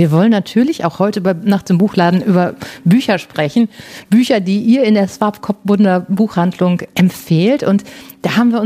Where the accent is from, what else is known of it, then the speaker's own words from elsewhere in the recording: Germany; now in Namibia; gerade auch als Deutscher